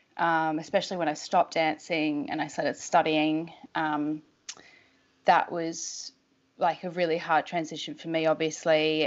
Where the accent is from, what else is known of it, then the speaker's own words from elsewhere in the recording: Australia; So I'm 29. I'm from Australia.